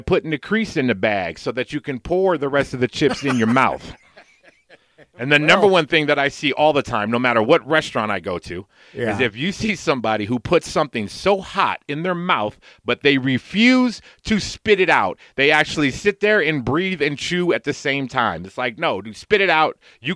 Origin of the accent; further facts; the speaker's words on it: California, United States; I talk about how I was raised in the Bay Area. So, like, I'm probably the first Hawaiian comedian who hasn't performed in Hawaii yet.